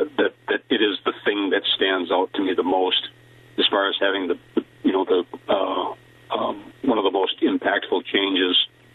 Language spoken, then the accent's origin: English; Fond du Lac, Wisconsin, United States; I was born and raised in Fond du Lac, but I began my career just up the road in Oshkosh